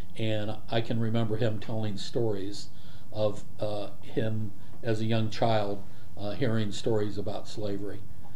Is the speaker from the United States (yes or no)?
yes; Van Wert, Ohio, United States; born there; I was born in Van Wert, Ohio. It's a little small town in northwest Ohio in 1953.